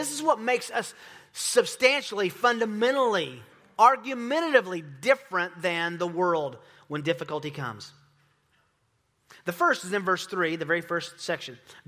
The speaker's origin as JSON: {"language": "English", "region": "Tennessee", "country": "United States", "said": "I am from the University of Tennessee. I'm from Tennessee. Love the University of Tennessee."}